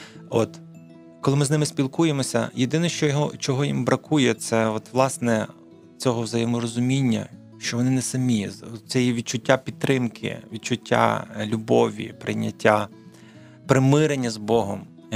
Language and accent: Ukrainian; Lviv, Lviv Oblast, Ukraine; ми виїхали до Львова, звідки ми родом, скажімо так, ми були в батьків.